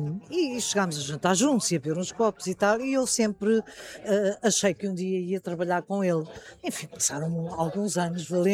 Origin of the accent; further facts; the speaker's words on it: Lisbon, Portugal; eu não sou nada tradicionalista, sou lisboeta